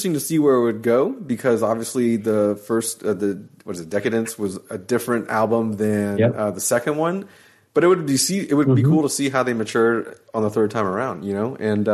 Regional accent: Jacksonville, Florida, United States; Okay, and I'm from Jacksonville, so of course that is what it is.

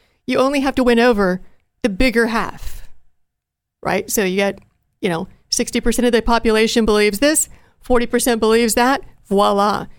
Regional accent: Ohio, United States; I'm from the Rust Belt of Ohio. I'm from the steel mills, coal mines, railroading towns of Ohio.

